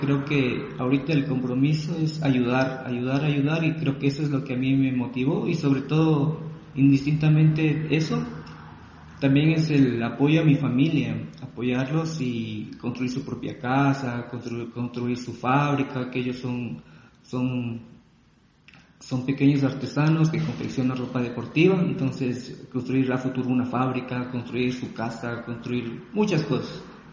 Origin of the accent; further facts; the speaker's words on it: Ecuador; now in Riobamba, Ecuador; soy ecuatoriano. Soy ecuatoriano, tengo 35 años … soy ingeniero civil, soy ingeniero en diseño gráfico. Y pues acá, ahorita resido en Riobamba, que es una bella ciudad